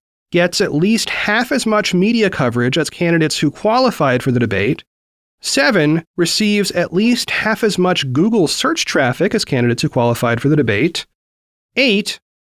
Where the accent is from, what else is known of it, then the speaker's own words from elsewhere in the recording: Oregon, United States; Meanwhile, CNN reports that Oregon, my home state, is on track to join a growing national popular vote interstate compact.